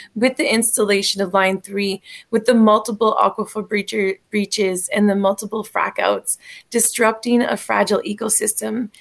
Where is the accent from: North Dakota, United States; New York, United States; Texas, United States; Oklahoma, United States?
North Dakota, United States; I am a Black Bear Clan, and I am Anishinaabe from the Turtle Mountain Pemina Band of Chippewa.